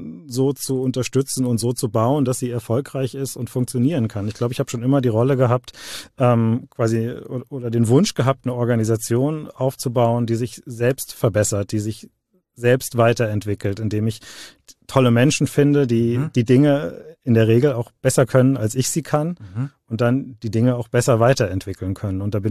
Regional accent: Dreieich, Hesse, Germany; also born or lived in Frankfurt; Ich bin in Frankfurt geboren, bin aber in Dreieich aufgewachsen und habe mein Leben eigentlich so zwischen diesen beiden Orten verbracht.

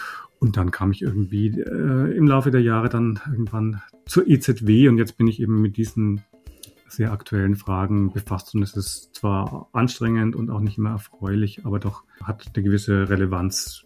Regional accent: Nuremberg, Bavaria, Germany; Als Nürnberger lasse ich ausrichten

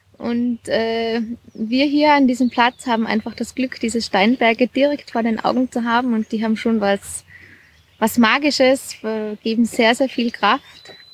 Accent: Jochberg, Tyrol, Austria; now in Salzburg, Austria; Ich komme aus Tirol, aus Jochberg. Mein Mann behauptet zwar, ich sei jetzt Salzburgerin, weil mein Hauptwohnsitz in Salzburg ist. Ich sage immer noch, nein, ich bin und bleib Tirolerin, aber ich komme aus Jochberg.

